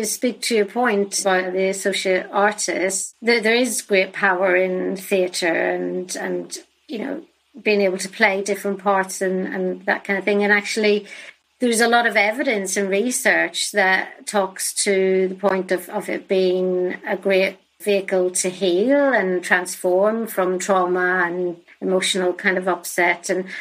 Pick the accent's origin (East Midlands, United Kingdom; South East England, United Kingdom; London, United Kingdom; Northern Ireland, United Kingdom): Northern Ireland, United Kingdom; my story of growing up in Northern Ireland and the Troubles